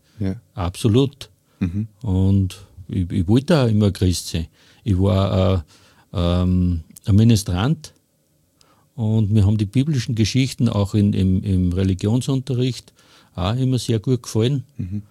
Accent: Hofkirchen im Traunkreis, Upper Austria, Austria; Ich komme aus Hofkirchen im Traunkreis und bin mittlerweile schon 66 Jahre.

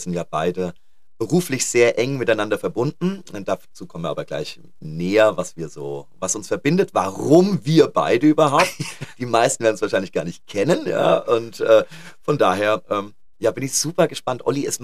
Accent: Büdingen, Hesse, Germany; Nein, ich komme aus der Wetterau.

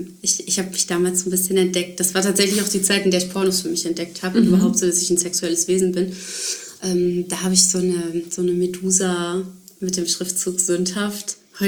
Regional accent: North Rhine-Westphalia, Germany; aber bei uns im Ruhrgebiet ist das so, wenn du im Sommer draußen in irgendeine Gastronomie aufsuchst

